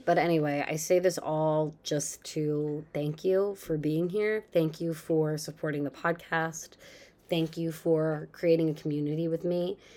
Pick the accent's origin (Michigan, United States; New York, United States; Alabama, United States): New York, United States; It's because I grew up in New York.